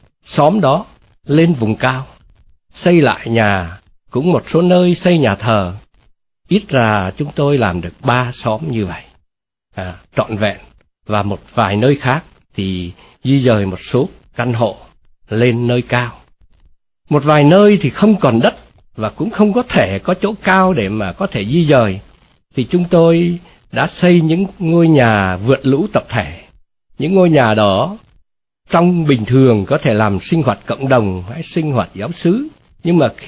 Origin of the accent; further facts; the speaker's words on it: North Central Coast, Vietnam; Một người dân ở chúng tôi, ở quê tôi, vẫn thường nói là về Nghệ Tĩnh Bình như sau: quê tôi gặt sỏi tìm cơm, hết mưa thôi hạn lại cơn bão gần.